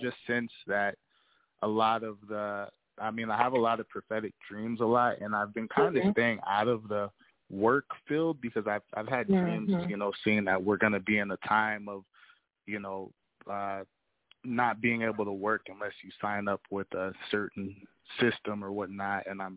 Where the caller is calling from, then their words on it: Hawaii, United States; calling from Hawaii.